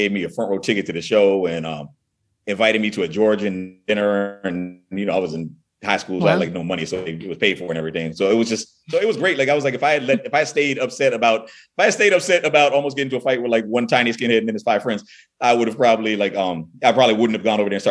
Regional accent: Virginia, United States; I grew up in Virginia and it wasn't my first time getting called the N-word.

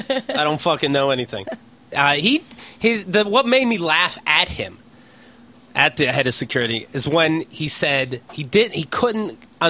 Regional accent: Pennsylvania, United States; born there; now in New York, United States; I've been in Israel for a week. I live in New York. You like Israel since you were born there? I was born in Pennsylvania. I live in New York.

